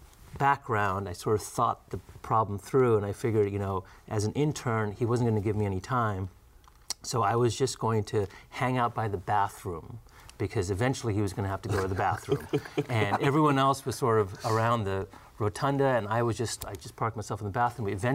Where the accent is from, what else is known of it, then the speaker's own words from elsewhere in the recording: California, United States; also born or lived in India / England; So my childhood was kind of moving around from place to place. I spent some time in England, but we eventually settled in Southern California.